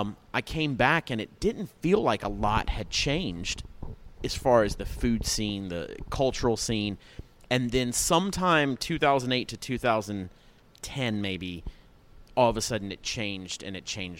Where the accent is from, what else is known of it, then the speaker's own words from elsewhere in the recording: Atlanta, Georgia, United States; and when you told them I'm from Atlanta or I cooked in Atlanta or that's where I grew up